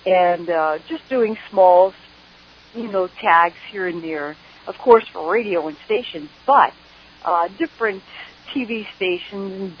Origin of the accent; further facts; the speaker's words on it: Texas, United States; born there; I was born here in the great state of Texas, but I have to say all the states are great. But yes, I was born in Tejas.